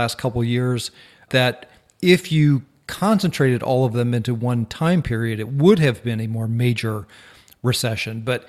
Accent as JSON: {"language": "English", "region": "Minnesota", "country": "United States", "tie": "born or raised there", "said": "Obviously, growing up in Minnesota, I had experienced a lot of those"}